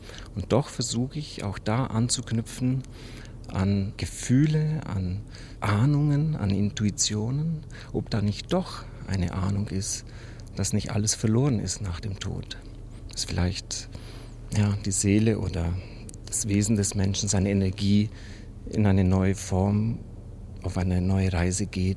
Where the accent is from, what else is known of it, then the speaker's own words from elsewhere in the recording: Transylvania, Romania; moved away as an adult; now in Germany; Ich bin in Siebenbürgen aufgewachsen, kam nach Bayern als junger Theologiestudent